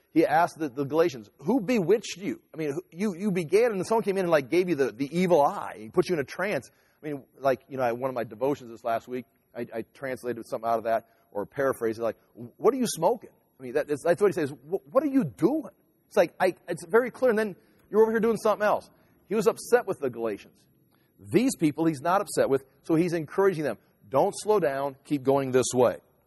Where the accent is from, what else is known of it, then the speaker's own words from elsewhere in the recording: United States; Eventually, America is on the map. I'm an American. I'm proud of America.